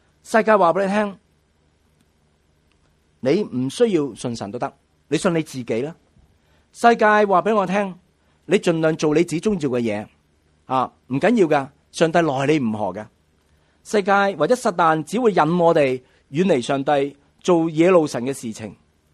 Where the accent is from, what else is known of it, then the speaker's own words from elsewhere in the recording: Hong Kong; 世界还有很多地方的人比我们香港人更可怜